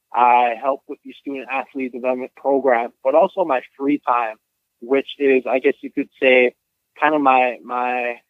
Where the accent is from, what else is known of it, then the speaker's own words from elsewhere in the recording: Hawaii, United States; I mean, I was born and raised in Hawaii, so playing sports year round was always a thing.